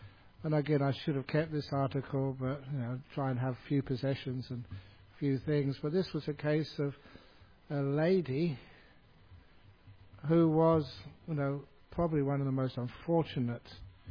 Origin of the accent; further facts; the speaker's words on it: Australia; And I replied, "Oh, I am from Australia."